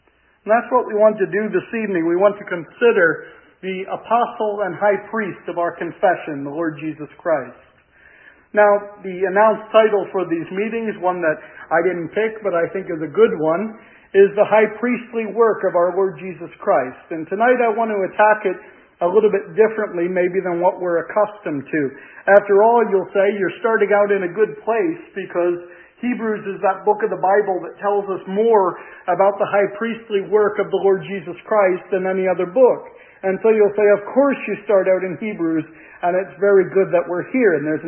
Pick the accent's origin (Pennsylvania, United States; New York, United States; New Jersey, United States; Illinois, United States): Pennsylvania, United States; Reading; I'm from Reading, Pennsylvania, as was announced. That's about 1 hour northwest of Philadelphia. That's pretty much the same area I've grown up in.